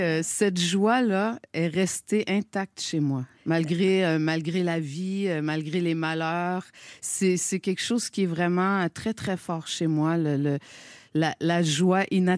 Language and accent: French; Quebec, Canada; now in Montreal, Canada; Et puis moi, j'ai grandi en Gaspésie.